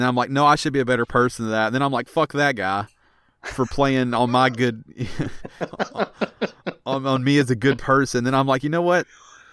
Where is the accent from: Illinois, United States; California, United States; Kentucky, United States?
Kentucky, United States; So where I grew up at in Kentucky, we had a Chevron that had the one bay.